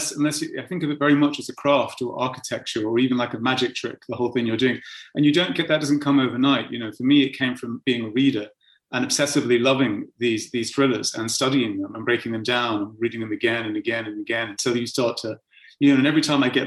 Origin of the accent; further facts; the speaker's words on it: Cyprus; because I grew up in Cyprus again, and it's kind of steeped in Greek mythology.